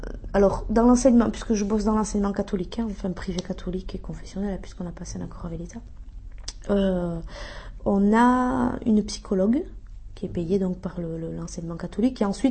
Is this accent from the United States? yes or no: no; Biarritz, Nouvelle-Aquitaine, France; Moi, je suis née ici à Biarritz.